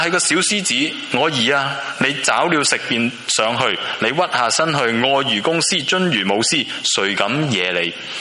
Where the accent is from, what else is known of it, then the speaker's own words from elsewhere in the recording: China; 我们中国人，我们用十二生肖去定历法